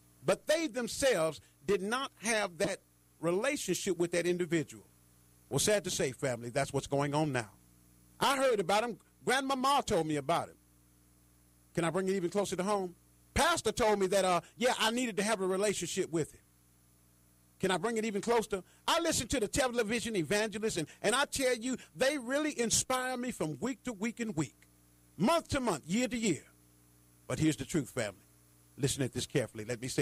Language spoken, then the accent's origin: English; Chicago, Illinois, United States; as I look back of growing up in the streets of Chicago, growing up on Madison Street, where in the era of the Black Panthers